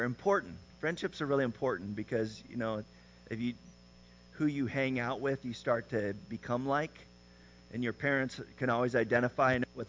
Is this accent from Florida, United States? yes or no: no; California, United States; I remember he was the kid who invited me to Magic Mountain, which I grew up in Southern California.